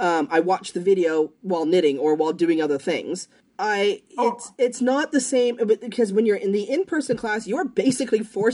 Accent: Canada; I, as a Canadian, could go to Cuba, but my American friend couldn't go to Cuba?

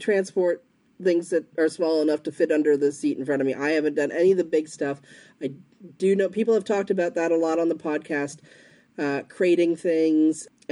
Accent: Canada; And I tipped him anyway, because I'm so Canadian.

